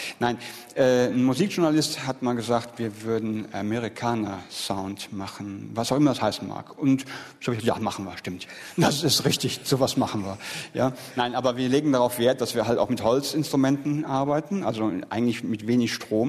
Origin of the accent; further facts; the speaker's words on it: Siegburg, North Rhine-Westphalia, Germany; Ja, genau. Wir kommen aus Siegburg.